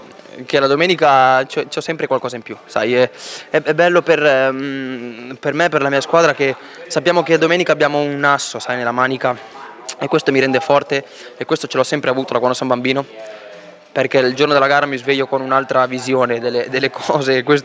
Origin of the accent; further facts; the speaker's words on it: Garbagnate Milanese, Lombardy, Italy; born there; Sono partito da Milano, da Garbagnate, da dove sono nato, Garbagnate milanese.